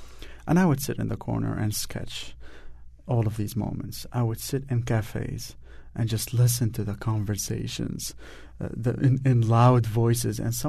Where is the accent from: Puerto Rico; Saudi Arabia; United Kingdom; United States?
Saudi Arabia; also born or lived in Damascus, Syria; I was born in Damascus, that is correct, but I've only lived there for a month as a baby. Then we quickly moved to Saudi Arabia, where I was raised for 15 years. So I grew up very far away from home.